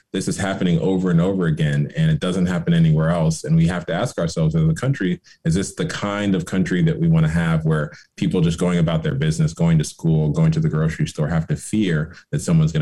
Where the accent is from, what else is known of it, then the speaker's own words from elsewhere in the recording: Florida, United States; Yeah, I grew up in Florida. I worked at the Miami Herald for several years.